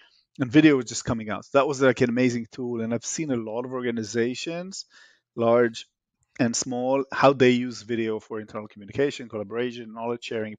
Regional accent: Israel; English is a second language; now in United States; As you can hear in my accent, I'm Israeli by origin.

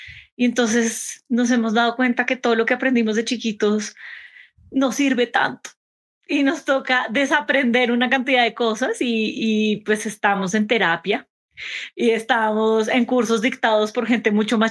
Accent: Bogotá, Colombia; Sí, de Bogotá, Colombia. No es el acento típico que uno espera de Colombia, pero...

